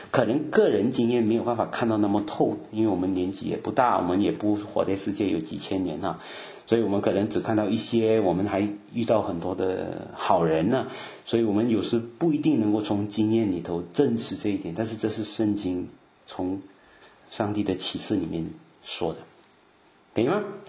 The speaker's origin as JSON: {"language": "Chinese", "country": "Malaysia", "tie": "born or raised there", "said": "就是我们在马来西亚小孩子玩那种黑白棋啊"}